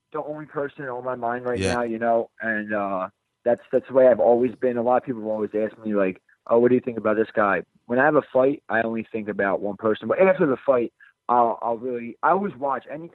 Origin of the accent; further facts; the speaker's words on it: Philadelphia, Pennsylvania, United States; So I'm from Northeast Philly.